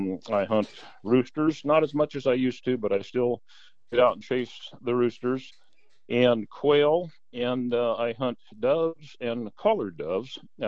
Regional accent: Oregon, United States; Born and raised in Oregon, and I've hunted here all my life, quite a number of years

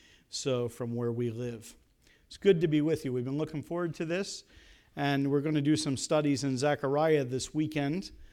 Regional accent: Pennsylvania, United States; As you've heard, I'm from Pennsylvania. Where I'm actually from in Pennsylvania, most Pennsylvanians haven't heard of, so I won't bother you with that. It's kind of near Reading.

